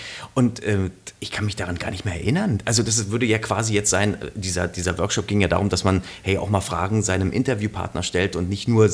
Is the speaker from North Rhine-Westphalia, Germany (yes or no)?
no; Berlin, Germany; Ja, ich bin auch Berliner. Ich bin hier geboren und einer der wenigen, die nicht zugezogen ist, sondern tatsächlich hier aufgewachsen ist.